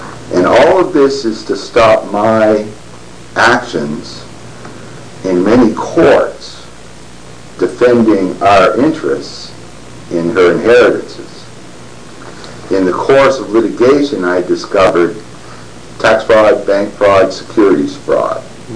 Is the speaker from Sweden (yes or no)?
no; Canada; now in United States; Nevertheless, I am a Canadian citizen. I only am a permanent American resident. I'm married to an American lady. We have children in America.